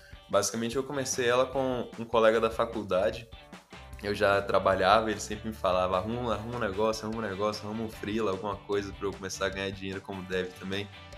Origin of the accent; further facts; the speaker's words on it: Bahia, Brazil; Eu sou da Bahia, só que eu estava trabalhando para o Tocantins.